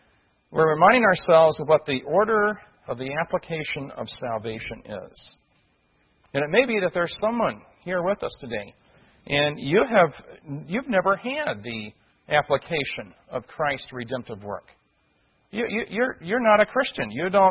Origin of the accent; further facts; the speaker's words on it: Midwest, United States; at least in the part of the country I grew up in the Midwest today